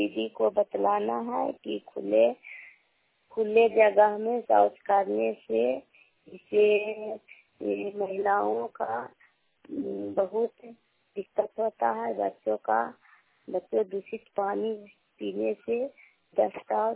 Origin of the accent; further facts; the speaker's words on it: Sherpur, Bihar, India; मैं शेरपुर गाँव की रहने वाली हूँ। देवसा पंचायत हरबनौर प्रखंड और नालंदा जिला के रहने वाली हूँ।